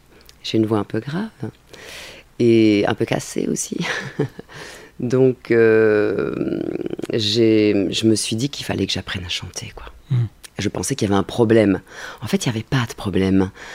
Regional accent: Liège, Wallonia, Belgium; moved away as an adult; also born or lived in Paris; Alors je suis de Liège.

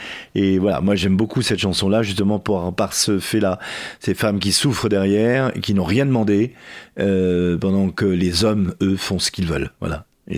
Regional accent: Italy; En tant qu'Italien, on peut pas être autrement

